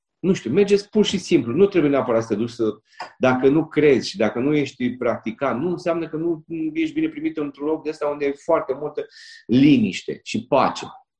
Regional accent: Iași, Iași County, Romania; cred că în devenirea mea m-a ajutat foarte mult faptul că m-am născut la Iași.

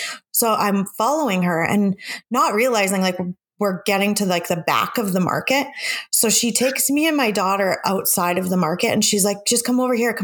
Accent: Canada; because we're Canadian, we've always kind of had that open travel with them

